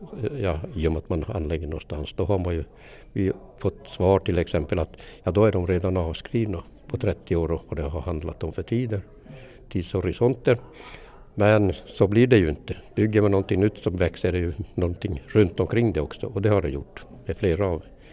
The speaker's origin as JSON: {"language": "Swedish", "region": "Karelia", "country": "Finland", "tie": "born or raised there", "moved": "yes", "lives_now": "Kiruna, Sweden", "said": "Jag är ju född i Finland"}